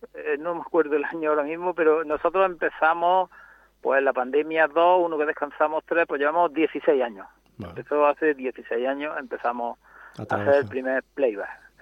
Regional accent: Mollina, Andalusia, Spain; Yo soy de Mollina y entonces tengo allí muchos amigos.

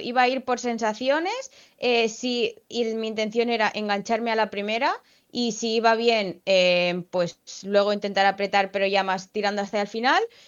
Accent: Sabadell, Catalonia, Spain; yo soy de Sabadell, es una ciudad con bastantes subes y bajas.

